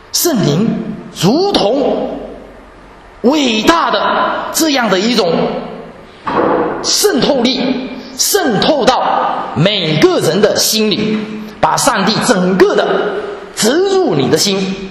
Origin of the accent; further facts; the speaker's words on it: Guangdong, China; accent: Teochew; 这个我们潮州话，这个有一句话跟这个普通话的谐音不太一样